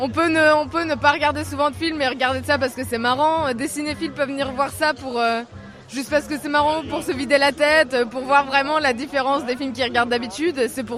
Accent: Caen, Normandy, France; Alors avec mes sœurs, on vient de Caen.

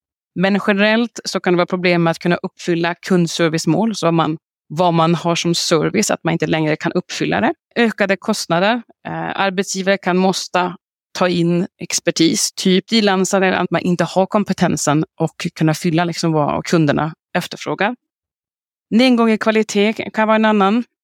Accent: Sweden; now in France; Jag kommer från Sverige men bor nere på franska rivieran. Men åker mellan Lyon och Paris när det behövs.

